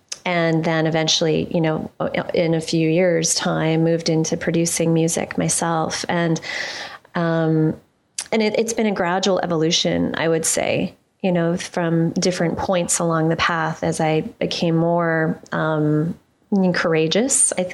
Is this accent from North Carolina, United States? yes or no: no; Connecticut, United States; how we both came from Connecticut, and, I grew up there just outside of New York, and I was in a fairly actually conservative environment there.